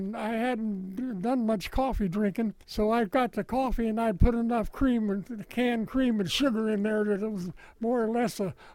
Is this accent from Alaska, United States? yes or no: no; Bakersfield, California, United States; He came to the gun once when somebody told him that I was from Bakersfield, and then we talked.